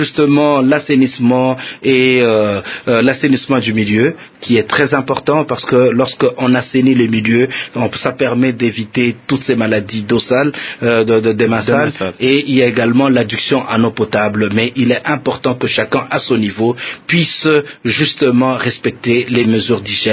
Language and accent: French; DR Congo; chez nous en République démocratique du Congo.